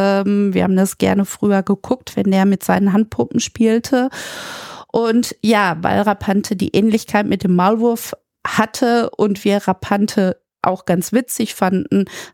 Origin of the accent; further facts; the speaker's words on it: Münster, North Rhine-Westphalia, Germany; ich komme aus Münster und in Münster gibt es einen Soziolekt, der heißt Masematte.